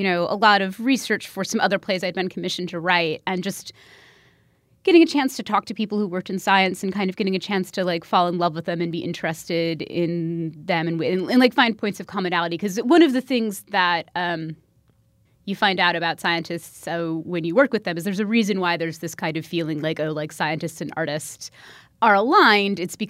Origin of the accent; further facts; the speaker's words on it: Chicago, Illinois, United States; I'm a Midwesterner. I am from Chicago. I strongly identify as being Midwestern.